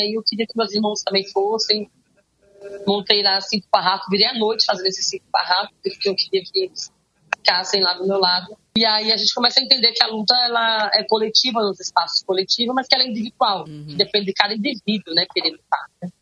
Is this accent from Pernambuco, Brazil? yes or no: yes; Pernambuco, Brazil; moved away as an adult; now in São Paulo, Brazil; Sou a sétima de 8 irmãos. Sou do sertão do Nordeste, pelo Floresta do Nordeste. Chego em São Paulo com 18 anos, né, para trabalhar já como empregada doméstica. Deixei no Pernambuco uma filha de 1 ano e 2 meses.